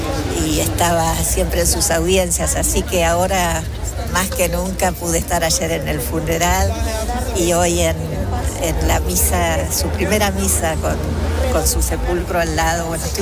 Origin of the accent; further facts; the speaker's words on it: Argentina; Bueno, hablo en plural porque soy argentina.